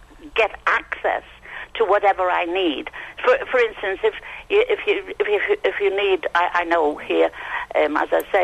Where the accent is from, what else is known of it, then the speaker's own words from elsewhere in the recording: England, United Kingdom; I'm English.